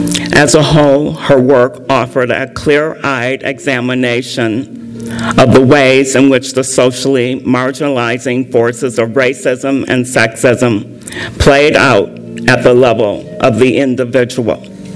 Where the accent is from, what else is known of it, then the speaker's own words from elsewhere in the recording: Hope, Arkansas, United States; born there; also born or lived in Illinois; but I was born in Hope, Arkansas, about a couple of years after Bill Clinton. And my parents migrated north with the second migration to Illinois and took me with them.